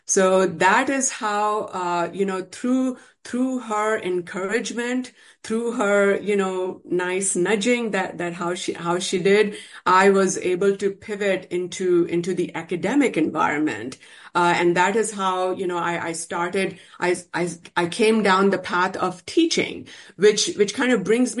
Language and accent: English; Texas, United States; I'm from Texas, so I was reaching out to various programs within, the healthcare space.